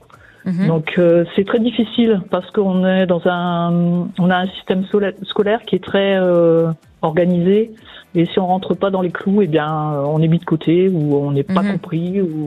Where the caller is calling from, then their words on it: Occitanie, France; Je suis près de Montpellier.